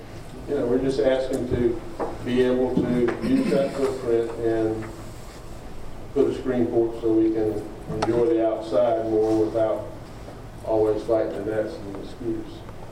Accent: Savannah, Georgia, United States; and I live in 45 Chippewa Trove, and I'm originally from Savannah, moved away for different business reasons, and have come back in November of 2014.

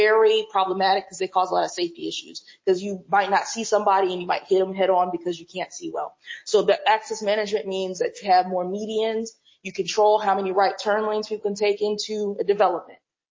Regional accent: North Carolina, United States; I'm from North Carolina. They have a lot of two-lane roadways, which is really annoying.

